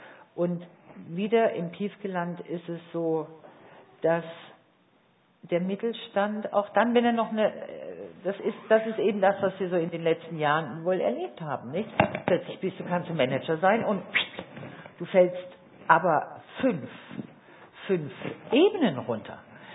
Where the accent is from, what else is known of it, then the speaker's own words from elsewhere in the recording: Baden-Württemberg, Germany; ich komme aus dem Badischen